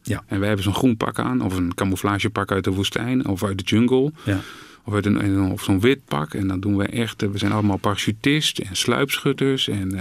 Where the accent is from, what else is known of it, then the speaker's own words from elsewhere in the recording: Netherlands; toen werden wij pas ingevlogen als Nederlanders